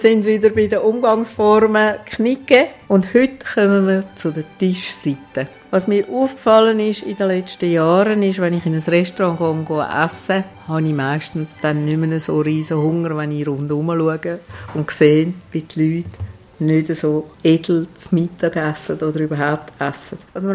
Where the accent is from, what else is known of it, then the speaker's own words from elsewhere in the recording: Switzerland; Das ist bei uns in der Schweiz besonders üblich.